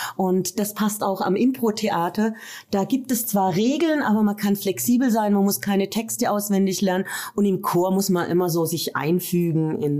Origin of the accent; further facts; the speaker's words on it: Schwenningen, Baden-Württemberg, Germany; born there; moved away as an adult; now in Fulda, Germany; Richtig, ich komme nicht aus Fulda. Ich bin in Baden-Württemberg in Schwenningen am Neckar geboren und bin dann 89 nach Fulda Öst gekommen.